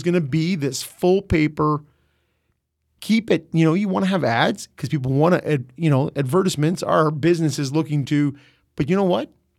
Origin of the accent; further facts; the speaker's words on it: Peterborough, Ontario, Canada; and I'm from Peterborough originally.